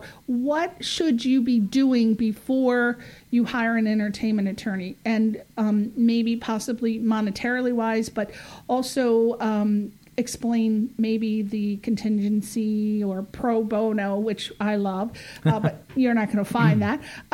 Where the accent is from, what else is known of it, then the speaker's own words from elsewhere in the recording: East Coast, United States; I'm just telling it like it is. I'm from the East Coast. That's what we do.